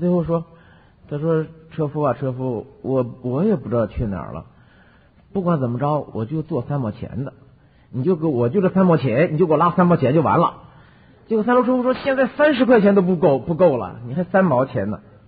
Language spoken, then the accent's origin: Chinese; Hebei, China; 我是在农村里边长大的，我相信给大家讲一件真事儿啊。我在河北农村